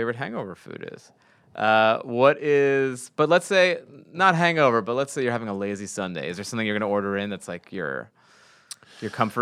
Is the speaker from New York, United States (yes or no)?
yes; New York, United States; now in Los Angeles, United States; I'm from New York, and I actually think LA's pizza is better than New York's right now.